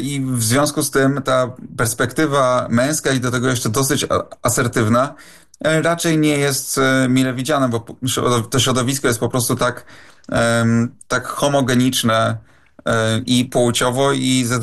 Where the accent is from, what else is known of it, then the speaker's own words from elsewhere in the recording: Poznań, Greater Poland Voivodeship, Poland; pochodzę z Poznania, czyli z dużego miasta